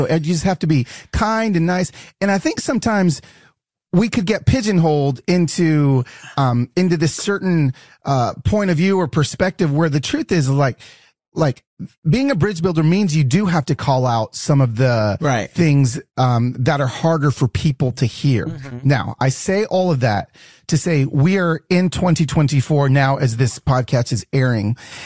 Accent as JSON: {"language": "English", "town": "Decatur", "region": "Georgia", "country": "United States", "tie": "born or raised there", "said": "So I don't know if you know this, but like I was raised in Decatur."}